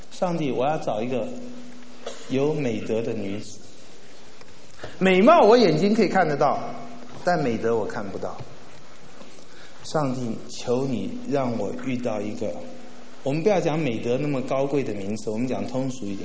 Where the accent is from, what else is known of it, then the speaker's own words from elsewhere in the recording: Taiwan; now in United States; 我从台湾来美国